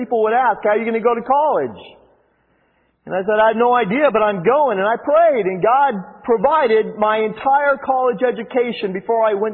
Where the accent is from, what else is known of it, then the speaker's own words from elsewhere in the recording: Des Moines, Iowa, United States; When I was in fourth grade, before I even had committed my life to Christ, I was walking home from McKinley Elementary in Des Moines, Iowa.